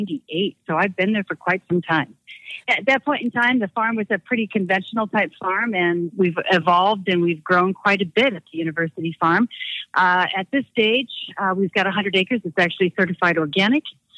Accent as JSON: {"language": "English", "region": "Illinois", "country": "United States", "tie": "born or raised there", "said": "I was born and raised really in Illinois."}